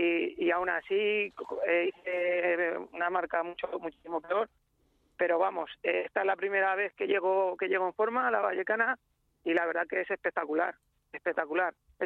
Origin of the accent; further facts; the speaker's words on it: Ciudad Real, Castilla-La Mancha, Spain; yo quería correr en casa porque yo soy de Ciudad Real